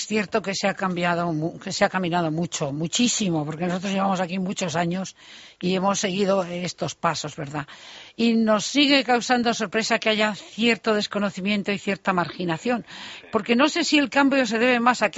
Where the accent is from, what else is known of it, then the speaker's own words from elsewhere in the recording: Spain; pero que somos españoles igualmente, en ese desconocimiento.